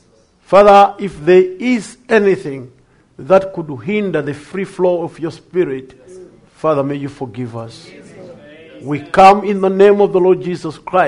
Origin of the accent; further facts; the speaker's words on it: Zimbabwe; I grew up in Zimbabwe.